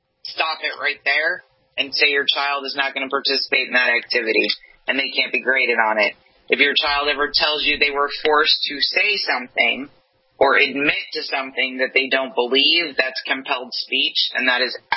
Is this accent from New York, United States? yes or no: yes; New York, United States; Yeah, I'm from New York.